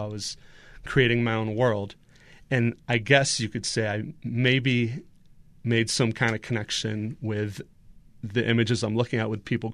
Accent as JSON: {"language": "English", "region": "East Coast", "country": "United States", "tie": "born or raised there", "said": "Growing up on the East Coast where everything's just, you know, green and hills and mountains, it gets kind of old."}